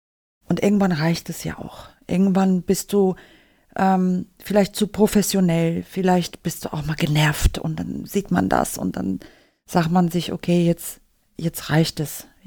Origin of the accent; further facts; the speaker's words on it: Northern Germany, Germany; Also ich bin ja aus dem Norden